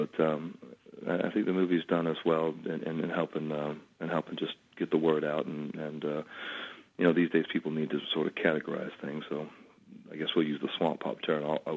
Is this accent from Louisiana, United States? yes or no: yes; Louisiana, United States; I think growing up in Louisiana, so many stories, and it's a pretty dramatic place, just the way people live and talk and the way the land looks.